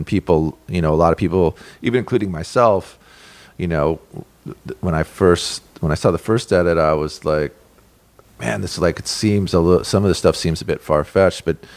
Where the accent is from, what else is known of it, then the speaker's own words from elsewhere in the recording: Montana, United States; I grew up in Montana, that, you know, like, I have a home in the Bridger Mountains.